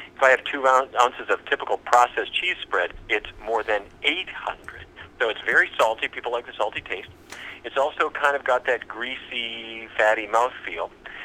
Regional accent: Fargo, North Dakota, United States; now in Washington, D.C., United States; My office in Washington, D.C., you know, I grew up in Fargo, but my office is now here in Washington, D.C.

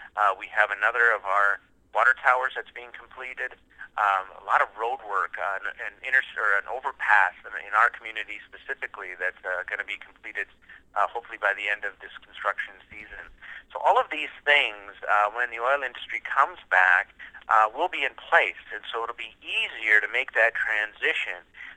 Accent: Dickinson, North Dakota, United States; born there; I was born in Dickinson, so I have my heart is here. I've been back in Dickinson as city administrator now for 7 years.

